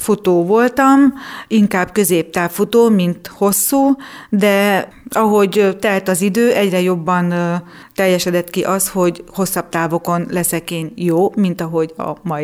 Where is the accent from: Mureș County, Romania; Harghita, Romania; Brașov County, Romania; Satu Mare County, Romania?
Satu Mare County, Romania; Satu Mare; also born or lived in Nyíregyháza; Igen, én Szatmár Németiből származom, 10 éves koromtól futok